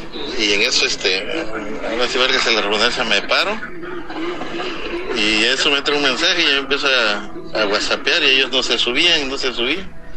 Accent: Coatzacoalcos, Veracruz, Mexico; Yo soy de acá de Coatzacoalcos.

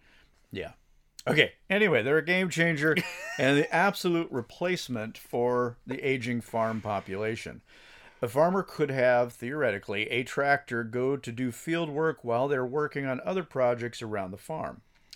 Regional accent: Northern Plains, United States; I mean, even in just my time growing up in the Northern Plains, I saw a lot of family farms sell out to other farmers.

